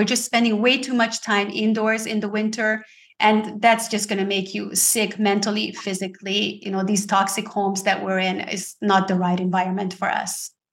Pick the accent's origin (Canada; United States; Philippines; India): Canada; I'm also from Canada, like Lucille is.